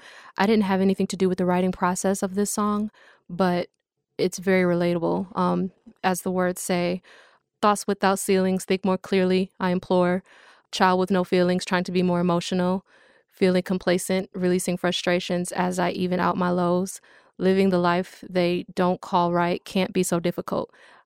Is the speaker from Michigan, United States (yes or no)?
yes; Kalamazoo, Michigan, United States; also born or lived in Detroit; I was raised here in Kalamazoo, but I was born in Detroit. I'm very proud of my Detroit roots